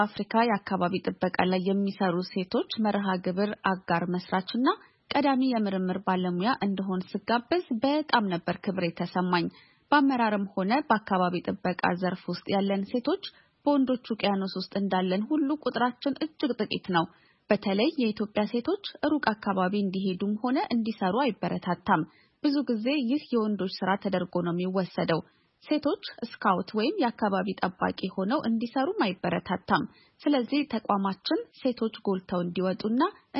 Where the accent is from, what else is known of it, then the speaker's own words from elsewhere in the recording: Addis Ababa, Ethiopia; ያደኩት አዲስ አበባ ውስጥ ነው፣ ግን ገና በልጅነቴ በሀገሬ መዞር በመቻሌ ትልቅ እድል ነበረኝ።